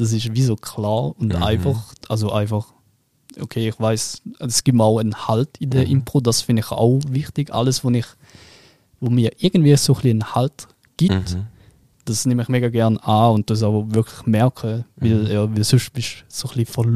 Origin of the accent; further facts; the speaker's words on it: Bern, Switzerland; accent: Bernese; Ich hab einmal meinen Berner Dialekt machen